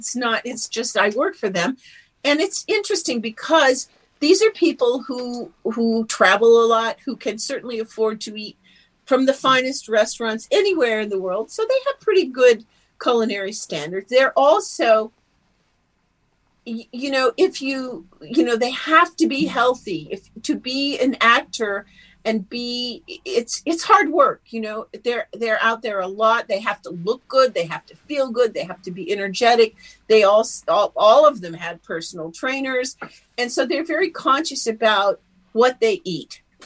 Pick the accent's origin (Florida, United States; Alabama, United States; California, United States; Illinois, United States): Illinois, United States; Galesburg; I grew up in Galesburg, Illinois, which is Western Illinois, and come from farming families, of course, on both of my parents.